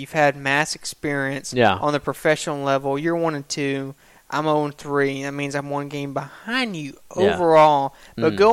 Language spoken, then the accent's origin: English; Alabama, United States; I'm from Alabama.